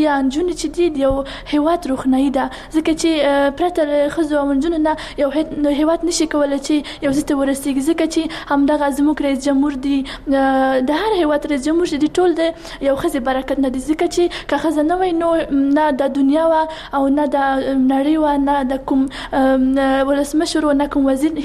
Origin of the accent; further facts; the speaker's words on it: Kabul, Afghanistan; زه د کابل اوسیدونکې يم